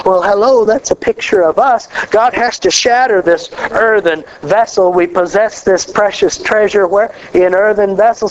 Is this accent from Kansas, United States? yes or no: yes; Kansas, United States; So aren't you glad I came all the way from Kansas to tell you, you got to die.